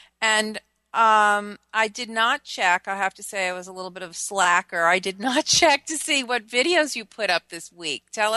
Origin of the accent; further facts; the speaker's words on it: New York, United States; when I was a child growing up on Long Island, we were, you know, very tick infested down there, and they still are.